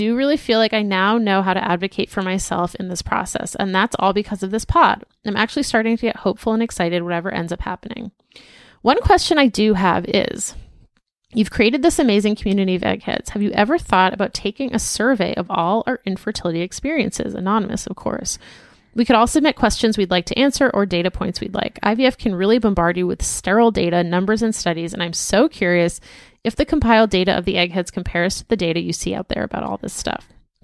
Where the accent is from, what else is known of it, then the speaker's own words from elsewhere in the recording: Torrance, California, United States; Also, I'm originally from Torrance. Actually, I'm third generation. My grandparents, parents, and extended family all went to Torrance High.